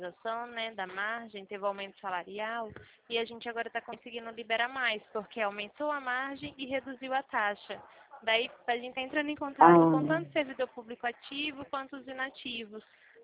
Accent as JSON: {"language": "Portuguese", "town": "Limeira", "region": "São Paulo", "country": "Brazil", "said": "Não, eu sou de Limeira."}